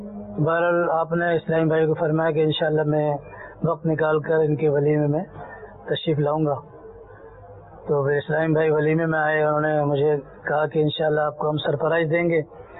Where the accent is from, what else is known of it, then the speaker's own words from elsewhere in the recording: Sukkur, Sindh, Pakistan; میرا تعلق سکھر سے ہے.